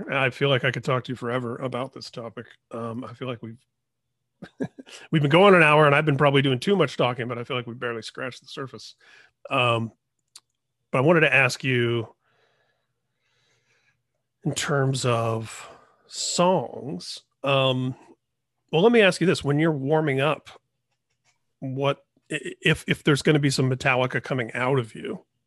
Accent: Indiana, United States; I grew up in Indiana. I saw that tour in Indiana

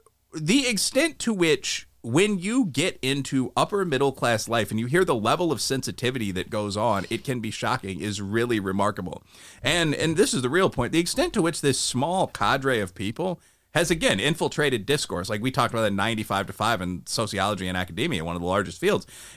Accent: East Aurora, New York, United States; I grew up in the hood, basically. I grew up in East Aurora

